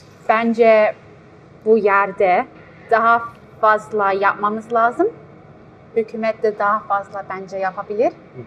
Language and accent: Turkish; Australia; Bak, ben burada doğdum büyüdüm